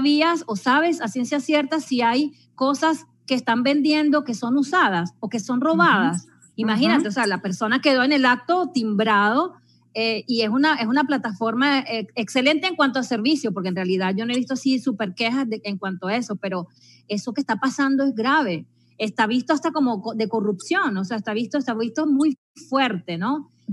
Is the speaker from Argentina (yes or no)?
yes; Argentina; also born or lived in Italy / Venezuela; nací en Argentina, después fui para Italia, después fui para Venezuela, donde estudié, donde los conocí a todos ustedes